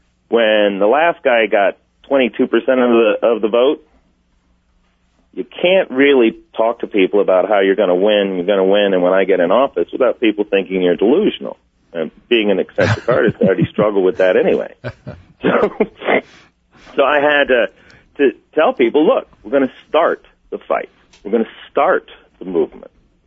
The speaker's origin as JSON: {"language": "English", "region": "Texas", "country": "United States", "tie": "born or raised there", "said": "Well, I grew up in Texas. I'm a nightclub singer, and being artistic and creative had been part of my upbringing as a child."}